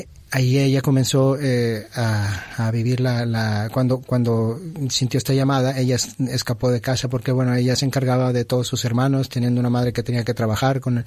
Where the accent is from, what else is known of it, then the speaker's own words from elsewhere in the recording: Mexico; now in Tarragona, Spain; soy de México.